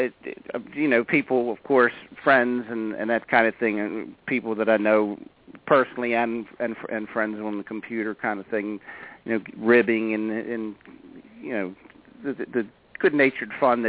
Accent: Maryland, United States; because it was filmed in Annapolis and I was from Maryland, I think they kind of try to get a local guy.

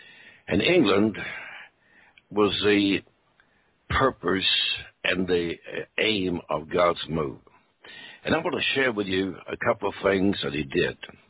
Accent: Sweden; moved away as an adult; now in California, United States; Originally, I was born in Sweden in 1939 as World War II broke out. And I lived in Sweden until 1963 when I graduated from college with an engineering degree and moved to the United States. And we arrived in Salt Lake City.

